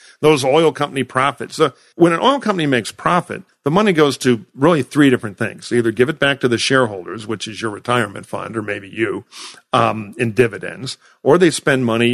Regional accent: Detroit, Michigan, United States; And I'm from Detroit, Michigan, and I care about industrial jobs.

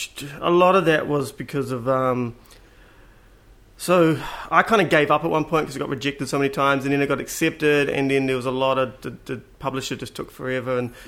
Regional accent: Grey Lynn, Auckland, New Zealand; I talk about it a lot, but I grew up in Grey Lynn.

